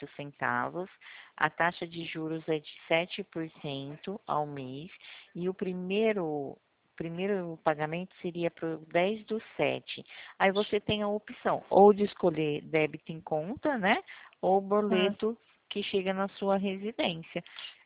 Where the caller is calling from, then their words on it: Ribeirão Preto, São Paulo, Brazil; Eu falo aqui de Ribeirão Preto, estado de São Paulo.